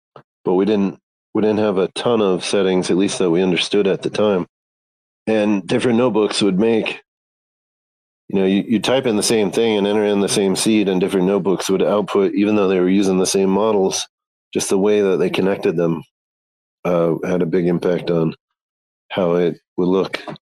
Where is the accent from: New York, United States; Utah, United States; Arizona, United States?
Utah, United States; also born or lived in Tennessee; as I was moving back to my home state of Utah from Tennessee